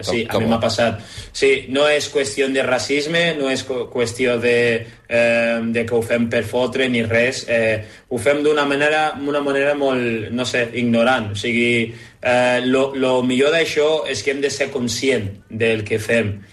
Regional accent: Lleida, Catalonia, Spain; accent: Lleida; I jo de Lleida, i per a compte que sóc de Lleida, per vosaltres parlo com els lleidatans, però aquí a Lleida

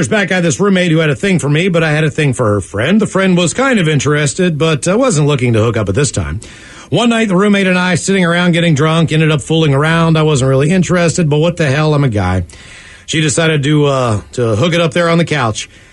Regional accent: Florida, United States; I'm from Florida, so diehard Dolphin fan

